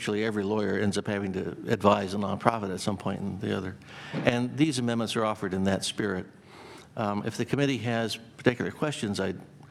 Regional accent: San Diego, California, United States; I'm from San Diego, a lawyer down there.

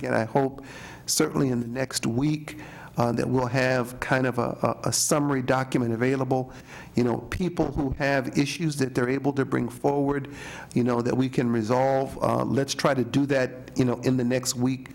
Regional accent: Inglewood, California, United States; In Inglewood, in my hometown, it took 3 passes to get a poker initiative passed

